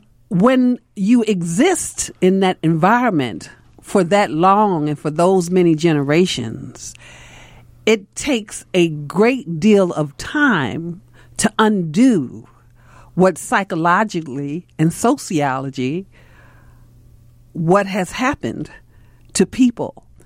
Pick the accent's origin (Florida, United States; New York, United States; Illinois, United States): Illinois, United States; Chicago; Growing up in Chicago during that time, I was used to racism.